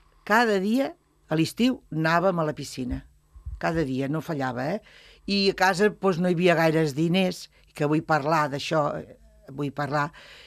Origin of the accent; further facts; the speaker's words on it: Catalonia, Spain; som catalans de tota la vida